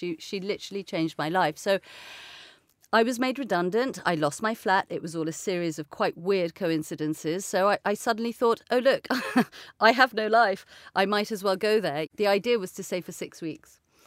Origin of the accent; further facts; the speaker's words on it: Iran; I'm from Iran, and everything about the lifestyle there in Florence was so reminiscent of my childhood in Iran.